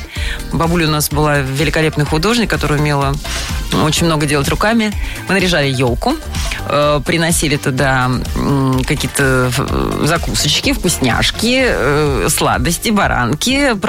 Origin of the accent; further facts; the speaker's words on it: Zelenograd, Moscow, Russia; А так как я росла в Зеленограде, это было в лесу как таковой. Мы выходили из дома, собственно, лес, и вот он вот перед тобой, да, сосны.